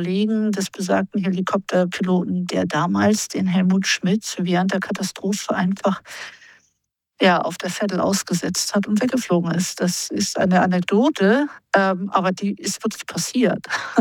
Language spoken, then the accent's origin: German; Hamburg, Germany; ich bin ja gebürtige Hamburgerin und meine Großeltern haben immer über die Sturmflut geredet